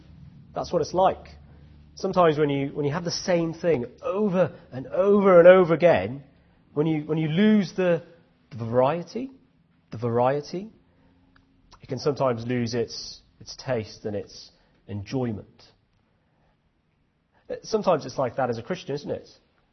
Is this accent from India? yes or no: yes; India; as you can probably tell, I'm Indian. I was born in India, raised in an Indian family. I'm 100% Indian.